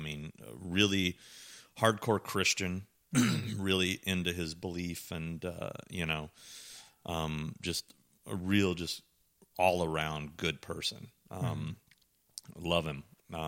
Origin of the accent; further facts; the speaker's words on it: California, United States; And I'm from California and I'm always wearing shorts.